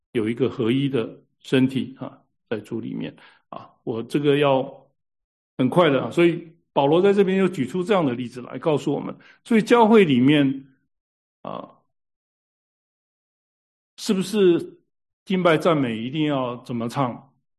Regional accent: Taiwan; 我从台湾来，我们又从国内来

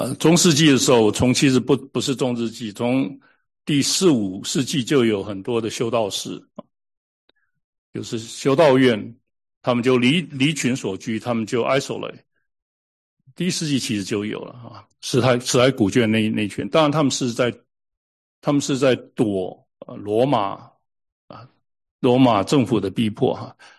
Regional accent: China; 他们都知道我是基督徒，他们知道我两个，一个知道我是基督徒，一个是我知道我是中国人

